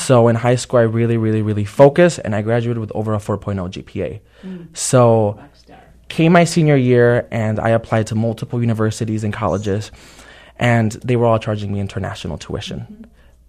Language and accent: English; Middleville, Michigan, United States; also born or lived in Tepic, Mexico; I was actually born in Tepic, Nayarit, Mexico, but I was raised in Middleville, Michigan.